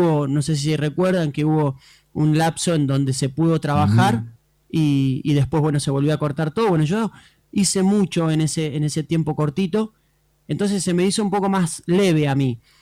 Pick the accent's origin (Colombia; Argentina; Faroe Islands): Argentina; me gustaría primeramente comenzar en mi país, ¿no? En Argentina.